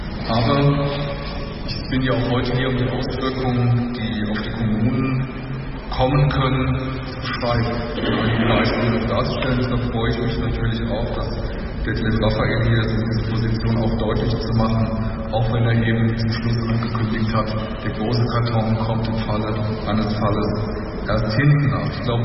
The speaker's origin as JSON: {"language": "German", "town": "Frankfurt", "region": "Hesse", "country": "Germany", "tie": "born or raised there", "said": "Ein Beispiel aus unserer Heimatstadt, meiner Heimatstadt: Wir haben uns in Frankfurt jahrelang auseinandergesetzt"}